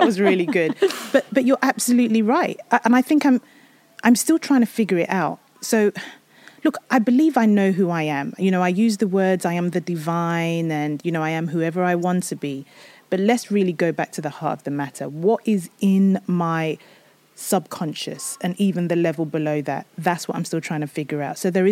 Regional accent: United Kingdom; born there; also born or lived in Nigeria; So I was born in the UK.

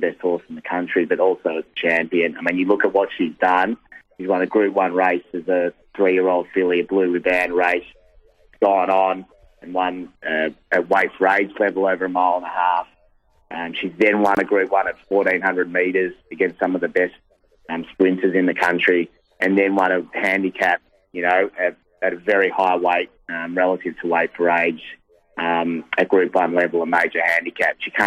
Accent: Caulfield, Victoria, Australia; I grew up around Caulfield, and it's always been the one race very close to my heart.

